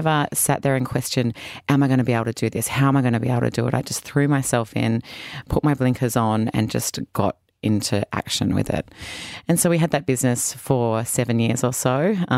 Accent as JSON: {"language": "English", "town": "Sydney", "region": "New South Wales", "country": "Australia", "said": "I'm from Sydney, Australia, down south. My parents still live there in a little suburb called Lugano."}